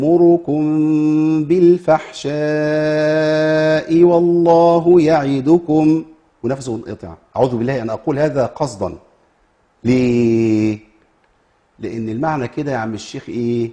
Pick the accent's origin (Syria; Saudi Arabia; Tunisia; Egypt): Egypt; عندنا في مصر